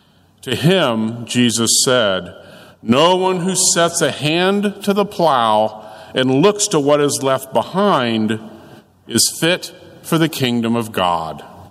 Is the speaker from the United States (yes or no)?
yes; Alexandria, Indiana, United States; I grew up in Alexandria, just north of here, and we were always referred to as a county school compared to the city schools in nearby Anderson. But even in small town Alexandria, I was always a city boy.